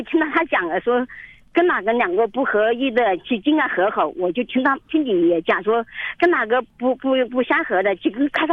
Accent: Hubei, China; 不是我们本地的。其实我是湖北的。

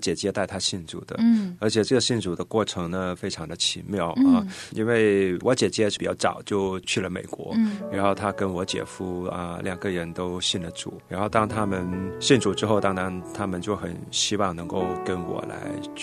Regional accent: Guangdong, China; 我是在广东的农村里面出生，然后成长。

